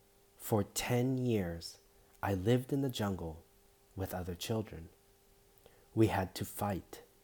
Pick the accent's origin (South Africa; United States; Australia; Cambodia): Cambodia; I'm from Cambodia. I was born around 1973.